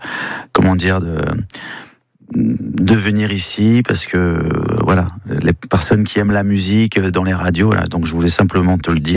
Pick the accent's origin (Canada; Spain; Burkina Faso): Spain; je suis espagnol aussi, je suis franco-espagnol, j'ai deux passeports.